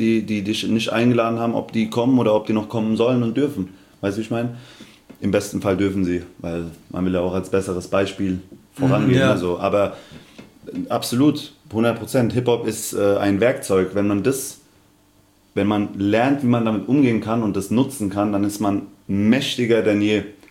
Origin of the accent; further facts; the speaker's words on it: Aschaffenburg, Bavaria, Germany; born there; also born or lived in Hanau / Darmstadt; Ich bin in Aschaffenburg geboren.